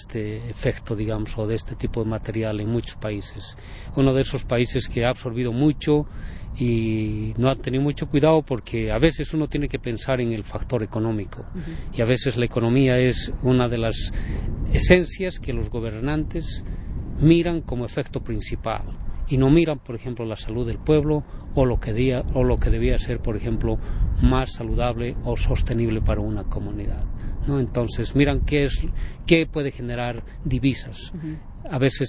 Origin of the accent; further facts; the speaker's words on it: Bolivia; soy de Sudamérica, soy boliviano, soy parte de la cultura quechua, tengo todavía sangre, diría, quechua, porque aún mantengo, digamos, mi lenguaje y mantengo parte de la tradición de mis